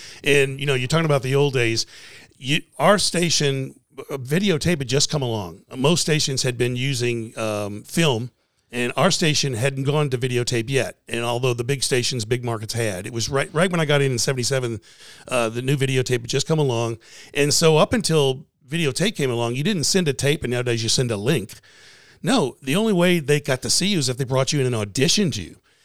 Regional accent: New Orleans, Louisiana, United States; I grew up in New Orleans watching a guy named Nash Roberts, who anybody from New Orleans that may be listening to your show

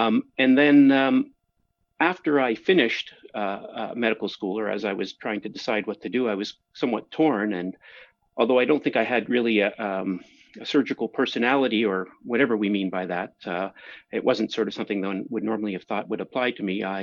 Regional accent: Toronto, Ontario, Canada; I grew up in Toronto and then went to Queen's for undergraduate in Kingston, Ontario.

